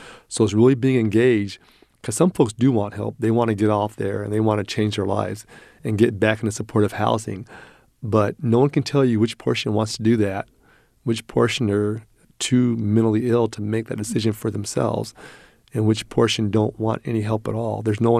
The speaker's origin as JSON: {"language": "English", "town": "Rancho Cordova", "region": "California", "country": "United States", "tie": "born or raised there", "said": "I grew up in Rancho Cordova."}